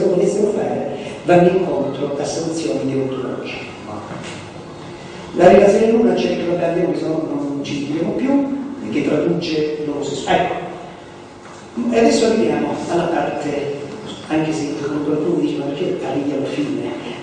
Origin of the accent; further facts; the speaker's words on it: Calabria, Italy; io sono del sud, sono calabrese come voi, e sapete che noi veniamo considerati arretrati come meridionali, no?